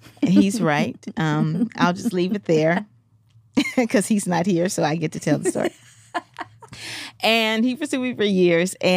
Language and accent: English; Memphis, Tennessee, United States; So EJ's from Chicago and I'm from Memphis.